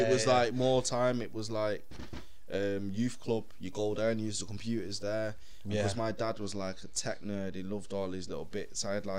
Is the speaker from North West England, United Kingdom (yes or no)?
yes; Manchester, North West England, United Kingdom; growing up in Mosside, I was there and then... From my side, I lived in Levenjune for a bit.